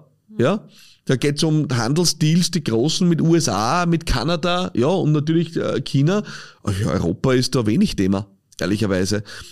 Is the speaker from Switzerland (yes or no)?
no; Austria; ich habe immer das Gefühl, bei uns in Österreich, wenn jemand muss, dann merkst du es.